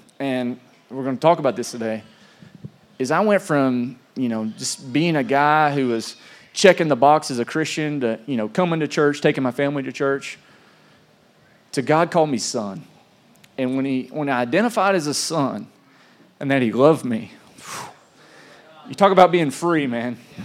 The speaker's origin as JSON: {"language": "English", "town": "Adairsville", "region": "Georgia", "country": "United States", "tie": "born or raised there", "also_born_or_lived": "East Tennessee", "moved": "as an adult", "said": "I grew up here in Adairsville. I moved away when I was 20 years old to East Tennessee, where we spent, 10 to 12 years. Moved back down here in 2023."}